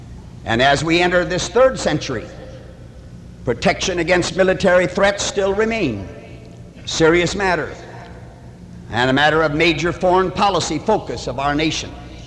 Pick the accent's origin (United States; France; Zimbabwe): United States; Midwest; And I come from the Midwest.